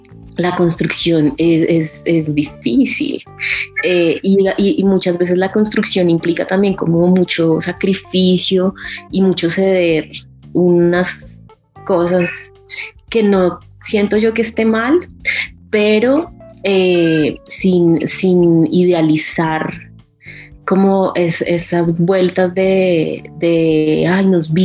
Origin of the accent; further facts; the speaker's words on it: Bogotá, Colombia; born there; Sí, pues yo nací aquí en Bogotá, mi abuela es de Boyacá y entonces también me siento muy de Boyacá también. Pero sí, yo nací acá, digamos.